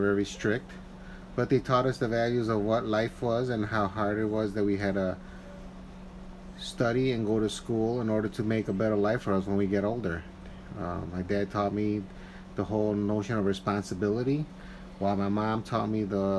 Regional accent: Chicago, Illinois, United States; It was growing up in the Pilsen area, in the Little Village area.

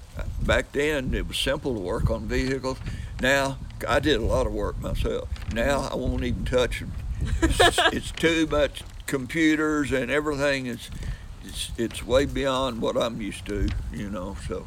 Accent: Wichita Falls, Texas, United States; born there; I was born in Wichita Falls.

